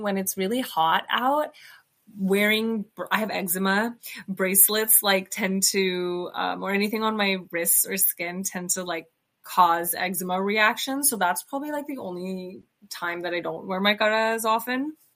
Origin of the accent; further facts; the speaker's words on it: Punjab, India; feeling like being Indian, being Punjabi meant being in service of men.